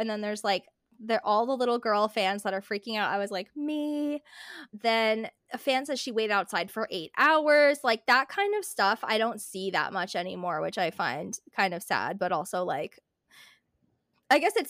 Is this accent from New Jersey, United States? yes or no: yes; New Jersey, United States; Like, I'm from New Jersey.